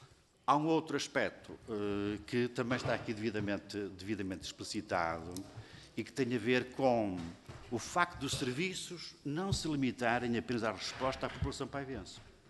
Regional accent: Couto Mineiro, Portugal; a ligação a Santa Maria da Feira, e eu sou de Couto Mineiro

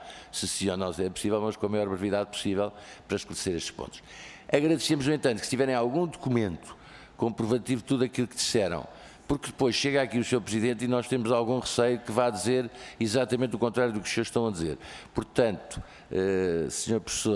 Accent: Coimbra, Centro, Portugal; porque eu até sou de Coimbra, não sou de Oliveira do Hospital

